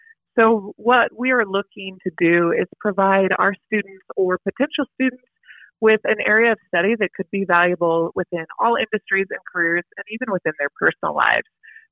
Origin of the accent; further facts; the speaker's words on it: Wyoming, United States; I am, born and raised in Wyoming.